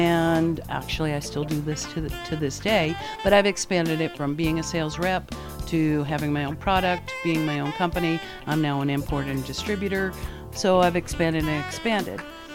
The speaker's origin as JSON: {"language": "English", "region": "Massachusetts", "country": "United States", "tie": "born or raised there", "moved": "as an adult", "said": "So I am from New England. So I was born in Massachusetts, small town. And spent my life out there until I was somewhere around 25-ish."}